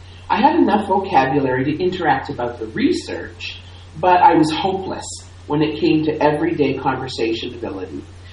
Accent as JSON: {"language": "English", "region": "Mie", "country": "Japan", "tie": "born there", "second_language": "English", "lives_now": "Ibaraki, Japan", "said": "I was born in the Kansai region of Japan in Mie Prefecture and moved here to Ibaraki 4 years ago with my work as an assistant professor and a researcher."}